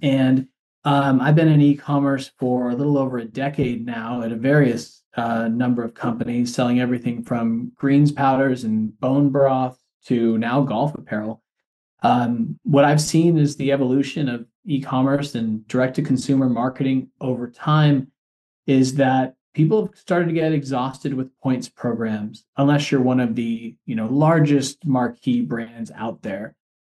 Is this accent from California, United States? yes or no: yes; California, United States; I'm actually from Southern Orange County originally.